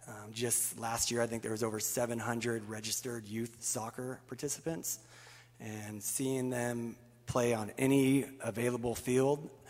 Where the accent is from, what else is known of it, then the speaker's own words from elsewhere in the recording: Atascadero, California, United States; I was born and raised in Atascadero, spent 18 years here. My parents have been here for 50 years, longtime residents. Fortunate enough to just move back last year